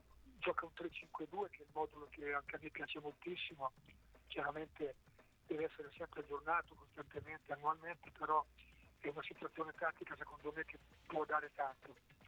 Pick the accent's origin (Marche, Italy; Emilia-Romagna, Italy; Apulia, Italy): Marche, Italy; Senigallia; a parte che ci vivo, sono di Senigallia.